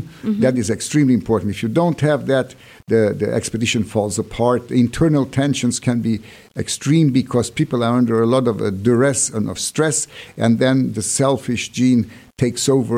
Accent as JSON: {"language": "English", "country": "Brazil", "tie": "born or raised there", "said": "I was born and raised in Brazil"}